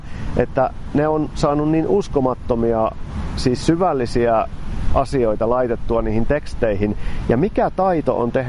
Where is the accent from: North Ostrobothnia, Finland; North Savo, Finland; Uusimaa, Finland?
North Savo, Finland; Kuopio; No minä oon oikeastaan asunut vähän eri puolilla. Että lapsuuteni asuin Jynkässä ja sitten oon asunut Puijonlaaksossa ja keskustassa ja Linnanpellolla. Sitten aikuisiällä muutellut siellä.